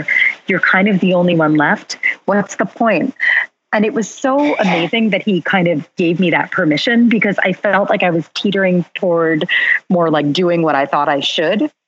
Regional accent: Philadelphia, Pennsylvania, United States; now in New York, United States; I'm from Philadelphia. They were living in Philadelphia. My dad was living in Philly. I was still living in New York, where I still am.

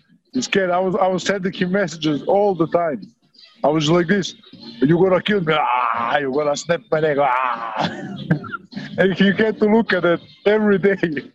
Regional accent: Rovinj, Istria County, Croatia; No, it's my hometown of Rovinj. No, it's the most beautiful town in the world.

